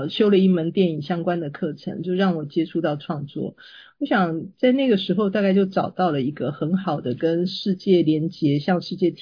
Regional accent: southern Taiwan, Taiwan; 因为我从小是在台湾的南部长大，那我父亲刚好是也是49年从中国过海来台的老兵，然后妈妈是一个客家妇女

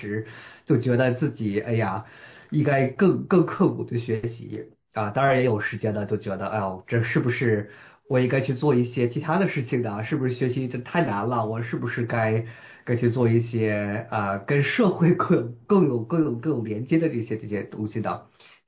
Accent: Seattle, Washington, United States; also born or lived in Pennsylvania; 我是在这边出生的，我在宾夕法尼亚州出生的，然后我

